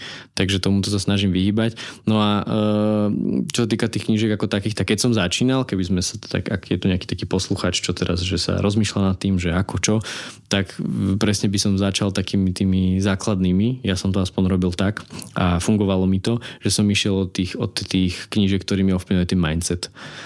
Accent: Trenčín, Trenčín Region, Slovakia; ja som vlastne hral hokej a ja som z Trenčína

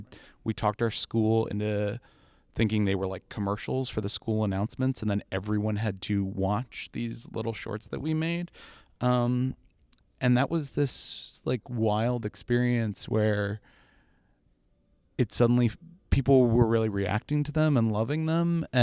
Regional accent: Oviedo, Florida, United States; So we grew up in this town called Oviedo, Florida. It's a suburb of Orlando. It's the former celery capital of the world.

